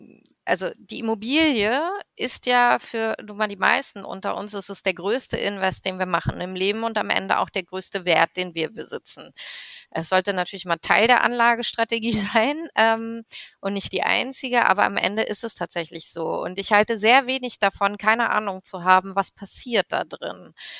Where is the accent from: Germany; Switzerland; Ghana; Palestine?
Germany; Berlin; Ich bin Berlinerin gebürtig.